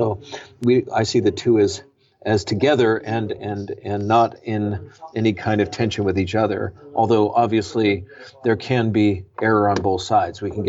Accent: San Francisco, California, United States; I was part of a church planting team into San Francisco. And that was my hometown. I was raised in the city. My parents were hippies. And so I was raised in the counterculture.

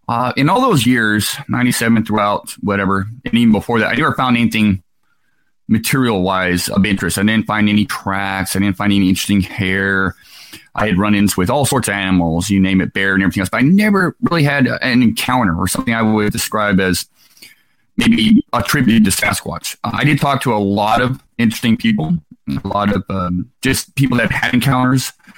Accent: Islay, Scotland, United Kingdom; I was born and raised in Scotland on a little island off the west coast of Scotland called Islay. Very small little island.

